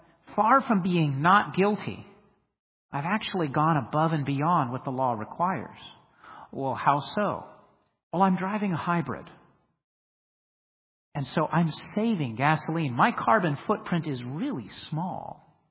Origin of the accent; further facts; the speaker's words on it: California, United States; I come from California. I live there. And it's the left coast for a reason.